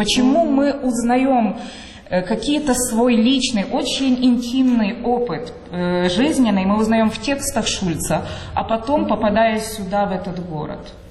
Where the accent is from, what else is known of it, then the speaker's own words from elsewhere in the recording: Drohobych, Lviv Oblast, Ukraine; хотя я родилась во Львове, мои родители родились в Драгобыче. И я все свое детство провела здесь.